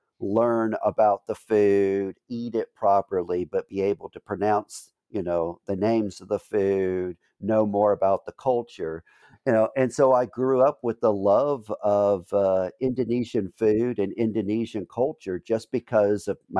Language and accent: English; New Orleans, Louisiana, United States; I was born and raised in New Orleans. There were no Indonesian restaurants.